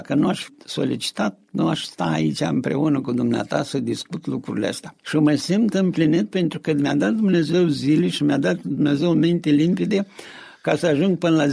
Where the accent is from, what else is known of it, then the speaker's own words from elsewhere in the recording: Transnistria, Moldova; Vreau să spun chiar în satul meu, care este în zona separatistă